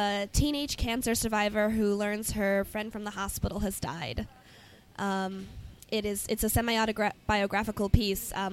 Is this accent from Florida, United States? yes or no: no; Chicago, Illinois, United States; No, I'm from Chicago.